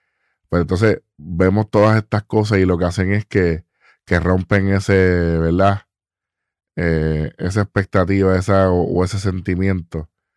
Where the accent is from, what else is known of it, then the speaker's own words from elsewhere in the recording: Puerto Rico; moved away; Por cosas como esta, me fui de Puerto Rico.